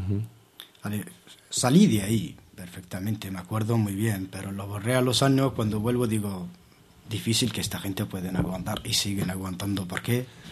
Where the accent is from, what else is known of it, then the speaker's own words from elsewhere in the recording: Western Sahara; como cualquier saharaui